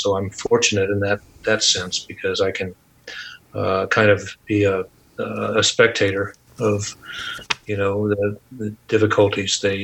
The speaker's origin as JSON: {"language": "English", "town": "Mays", "region": "Kansas", "country": "United States", "tie": "born or raised there", "also_born_or_lived": "Wichita", "said": "I was born in Wichita, Kansas, and I was raised in a small town called Mays, Kansas, which was an agro-industrial town."}